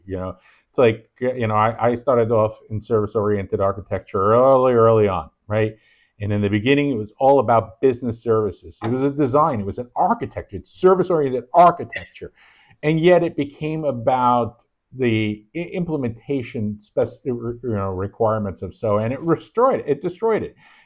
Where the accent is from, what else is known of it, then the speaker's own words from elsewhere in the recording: Rosedale, New York, United States; We grew up in Rosedale, New York, in the same neighborhood, right? So we're from the old neighborhood, you know, the old neighborhood.